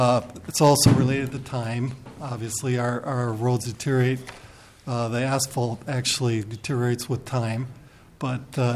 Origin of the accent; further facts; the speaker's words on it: Minneapolis, Minnesota, United States; If it's a state route like where I grew up in Northeast Minneapolis, 65, we would drive that.